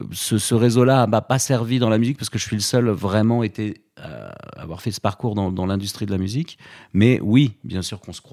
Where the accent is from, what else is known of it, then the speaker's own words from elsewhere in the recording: Arcachon, Nouvelle-Aquitaine, France; je suis originaire d'Arcachon, je suis né là-bas. Et je suis toujours resté dans la région